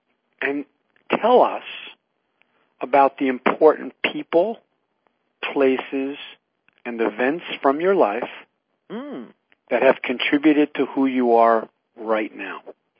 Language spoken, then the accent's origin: English; Long Island, New York, United States; When I was 8 years old and I took my first mathematics test, growing up in Long Island in New York.